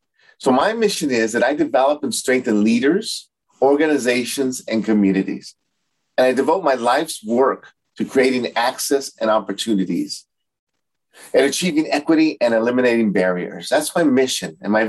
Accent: Los Angeles, California, United States; And so growing up in East L.A., East L.A., California

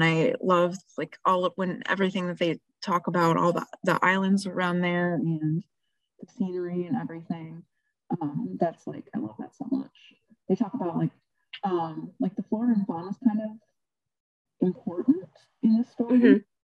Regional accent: Midwest, United States; accent: Midwestern; I think I'm like pretty poor with accents, so I would have to pretty much use my Midwestern accent and read titles.

